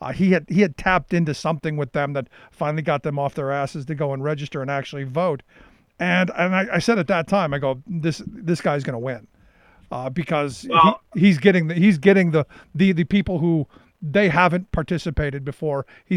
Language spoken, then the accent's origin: English; Cleveland, Ohio, United States; I grew up in Cleveland, which was at the time, you know, back in the 70s, was a very racially segregated city.